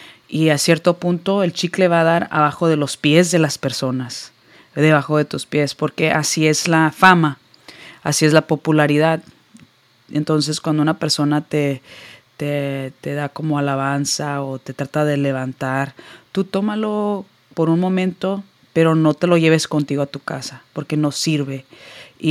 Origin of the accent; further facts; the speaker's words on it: Houston, Texas, United States; Soy originaria de Houston, Texas. Crecí en un ambiente no muy saludable, sino altamente tóxico